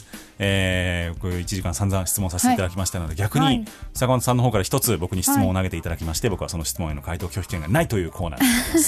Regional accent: Kansai, Japan; now in Tokyo, Japan; そういう意味ではその東京にいるうちにって僕関西出身なんで思っちゃうんですけど

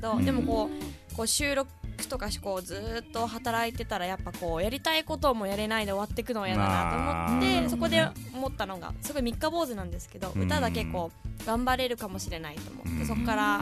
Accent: Saitama, Japan; 埼玉です。

